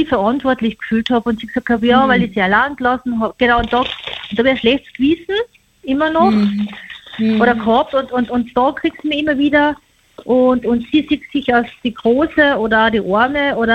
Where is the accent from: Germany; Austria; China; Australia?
Austria; Vienna; Ich komme aus Wien.